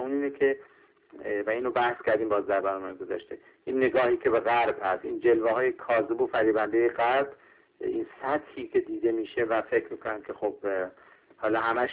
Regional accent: Iran; ما همه ایرانی هستیم

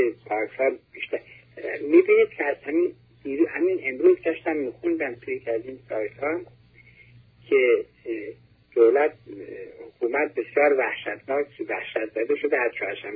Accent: Iran; این زادگان فرزندان آزادگان، از ایرانم، از شهر آزادگان.

